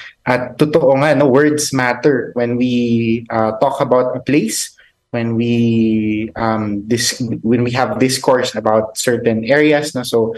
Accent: Mindanao, Philippines; Ako hindi pa ako nakakapunta sa bar. Taga Mindanao ako pero hindi pa ako nakapunta sa bar.

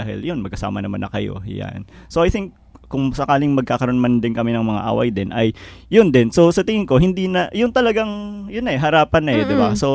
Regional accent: Baguio, Cordillera Administrative Region, Philippines; Pareho kami taga-Baguio yan.

